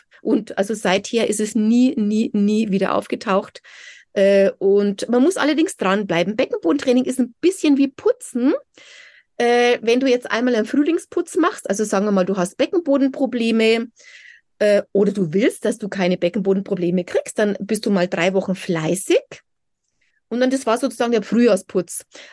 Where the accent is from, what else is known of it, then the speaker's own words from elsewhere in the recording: Bavaria, Germany; Also ein kleines Dorf südlich von München